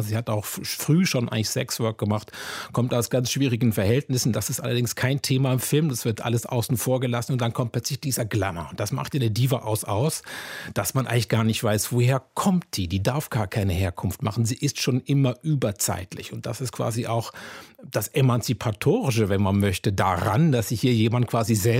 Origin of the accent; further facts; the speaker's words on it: Zurich, Switzerland; accent: Swiss; Auch quasi meine Heimatstadt, wenn man so möchte. Ich kann den Akzent auch gerne ein bisschen breiter machen, wenn es nötig ist.